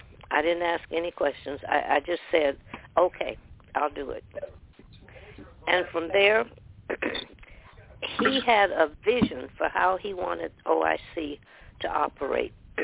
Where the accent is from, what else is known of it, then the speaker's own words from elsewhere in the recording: Arkansas, United States; now in Washington State, United States; We both came to Washington State in 1946. He came from Louisiana, I came from Arkansas.